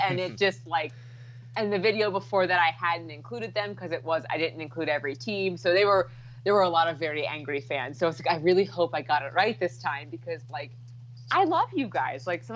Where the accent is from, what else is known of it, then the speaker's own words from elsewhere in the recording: Philadelphia, Pennsylvania, United States; also born or lived in Georgia; now in Boston, United States; I'm from Philly, but I live. I know I'm so confusing. That's what I always tell people. I'm sorry. I'm confusing. I grew up in Philly, lived there, and I've been up in Boston for I think 4 years.